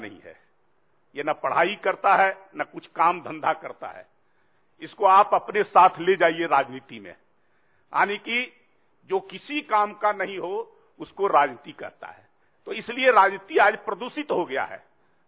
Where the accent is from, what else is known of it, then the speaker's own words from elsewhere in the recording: Bihar, India; मैं नालंदा जिले से आता हूं